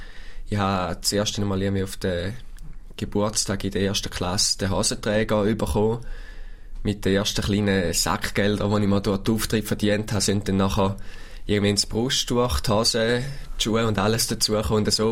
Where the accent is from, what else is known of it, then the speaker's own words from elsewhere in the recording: Thurgau, Switzerland; Ich sehe mich als stolzer Ostschweizer. Im Oberthurgau aufgewachsen ist man ja sehr St. Gallen orientiert und von dem her bin ich irgendwie ein St. Galler, Thurgauer, natürlich auch Appenzeller und durch die Kombination Ostschweiz.